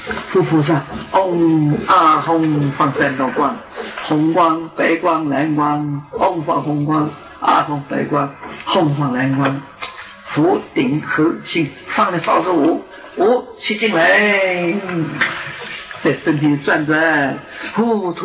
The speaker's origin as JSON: {"language": "Chinese", "country": "China", "said": "我说我们中国人本来是大智慧啊"}